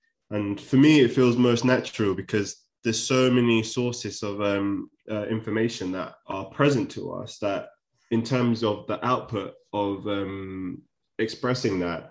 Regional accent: London, United Kingdom; I grew up in Shepherd's Bush. I'm a London boy for London town.

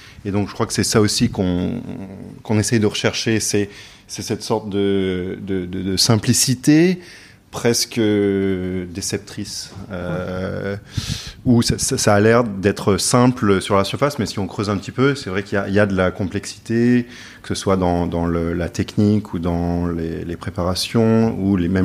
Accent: Paris, Île-de-France, France; also born or lived in United States / London; Donc moi, je suis né aux États-Unis, mais après j'ai grandi entre Paris et Londres.

